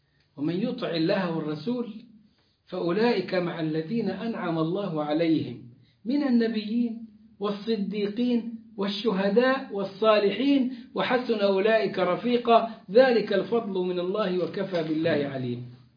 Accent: Egypt; أوه ولية، نحن عندنا في مصر الولية لو قالوا لها يا ولية تولول

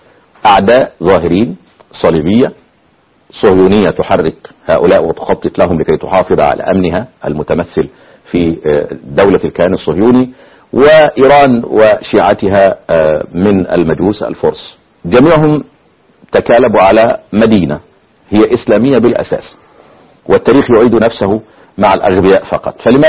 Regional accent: Upper Egypt, Egypt; في ارض بيسموها عندنا في الصعيد الجزائر يعني

